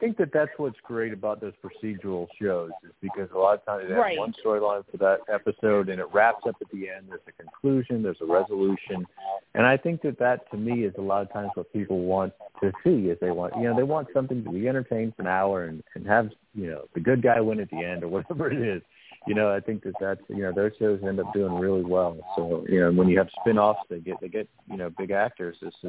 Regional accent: Florida, United States; because I grew up in Florida, so I know exactly what the marshes and the swamps look like

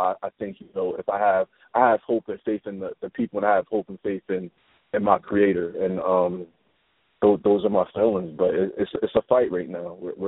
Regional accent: New Jersey, United States; You know, just, you know, growing up in North Jersey, also, you know, Newark, you know, Brunswick, you know, everywhere around

